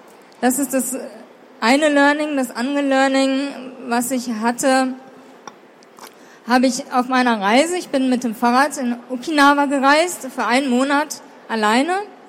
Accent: Germany; ich bin Deutsche, kann auch ein bisschen Englisch.

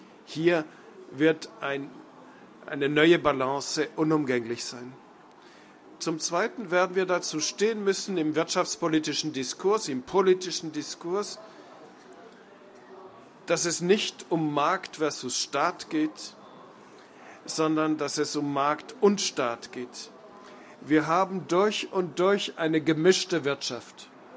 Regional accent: Switzerland; Ich bin als Schweizer, der diese direkte Demokratie sehr genau verfolgt

